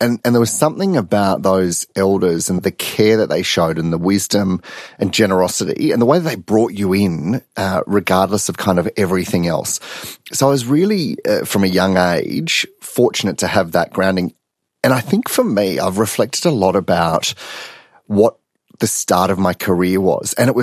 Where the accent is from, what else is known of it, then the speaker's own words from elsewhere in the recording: Tennant Creek, Northern Territory, Australia; where I grew up in Tennant Creek